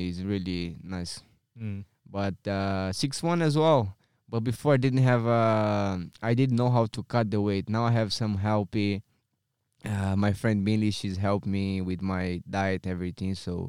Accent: Coari, Amazonas, Brazil; English is a second language; This is in Coari, Amazonas, Manaus, in my hometown.

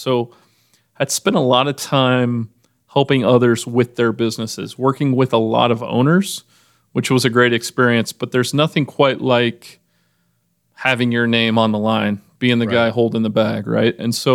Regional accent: Kansas City, Missouri, United States; also born or lived in Indianapolis; So I was born here in Kansas City, raised most of my life here, moved away for a bit, spent some time overseas, as well as Indianapolis

